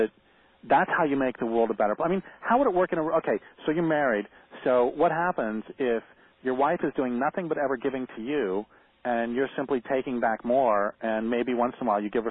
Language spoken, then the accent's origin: English; Colorado, United States; You know, I grew up in Colorado. I saw coyotes all the time, and I was very comfortable with them.